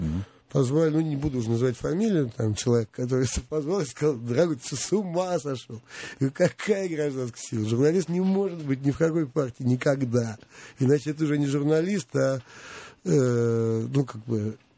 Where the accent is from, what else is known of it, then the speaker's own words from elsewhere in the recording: Moscow, Russia; Потом я москвич, я такой вот галимый москвич, вот настоящий.